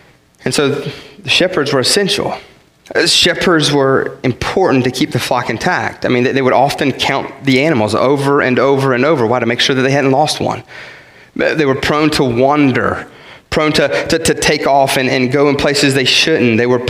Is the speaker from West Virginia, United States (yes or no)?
yes; West Virginia, United States; And I'm from West Virginia, right?